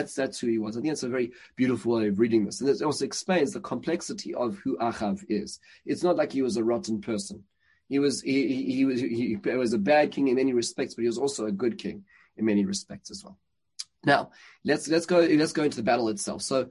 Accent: South Africa; when I grew up in South Africa, and South Africa is a very traditional place.

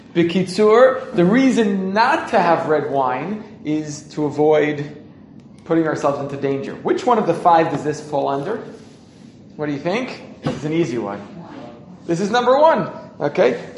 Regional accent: United States; Where I grew up in America, you get Chinese food and watch a movie.

